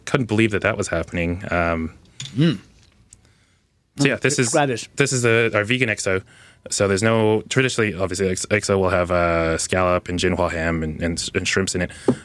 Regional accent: Toronto, Ontario, Canada; No, I'm from Toronto proper.

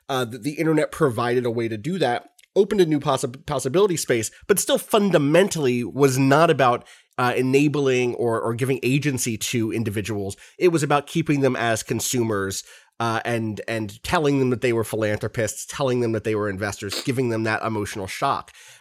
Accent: United States; And I feel like I'm in a pretty comfortable place as an American, right?

